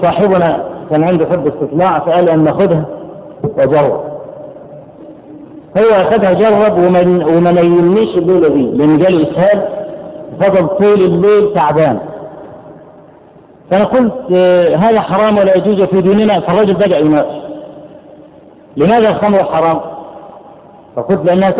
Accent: Egypt; ان انا من مصر

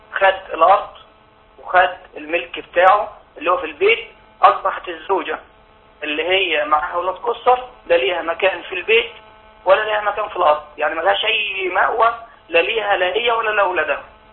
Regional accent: Upper Egypt, Egypt; احنا من الصعيد

